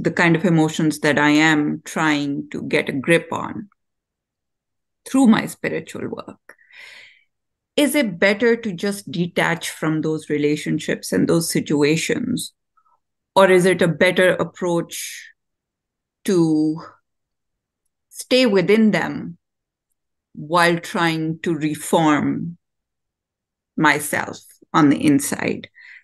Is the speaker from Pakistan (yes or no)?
yes; Pakistan; now in United States; Oh. I live in Virginia. Okay. And I am from Pakistan. I'm here for about a year and a half.